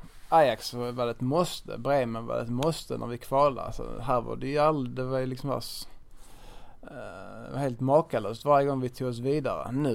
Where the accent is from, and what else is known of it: Malmö, Skåne, Sweden; born or raised there